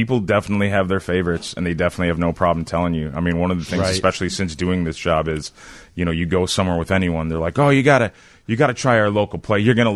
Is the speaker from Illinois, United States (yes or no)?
yes; Chicago, Illinois, United States; I'm from Chicago, which means I'm nice and I don't care.